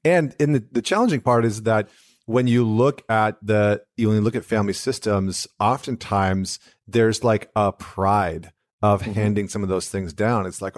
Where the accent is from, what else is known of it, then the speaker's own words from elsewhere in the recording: Canada; our I'm not American, I'm Canadian, but have our own.